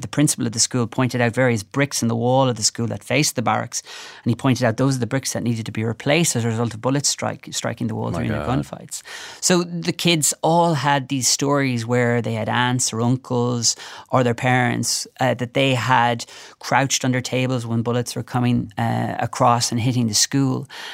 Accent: Virginia, Ulster, Ireland; also born or lived in Dublin; I grew up in a number of different places. We moved around quite a bit. I actually spent the first 2 years of my life in Dublin before we moved to Virginia in County Cavan, not far from the border. And I lived there till I was seven.

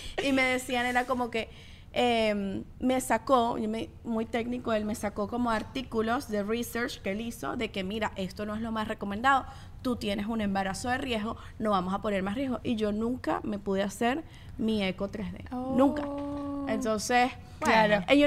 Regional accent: Venezuela; yo también tengo mis cosas como venezolana

